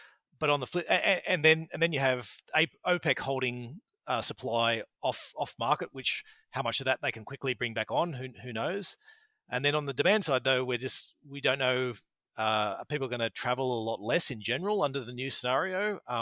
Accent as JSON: {"language": "English", "country": "Australia", "said": "If we're, as Australian investors, if we're looking at Canada"}